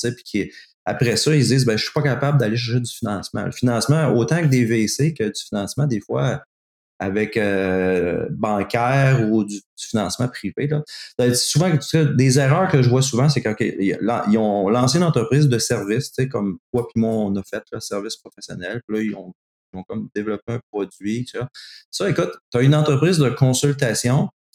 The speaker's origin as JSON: {"language": "French", "town": "Quebec City", "region": "Quebec", "country": "Canada", "said": "Puis, même si j'étais de Québec, un tout petit marché"}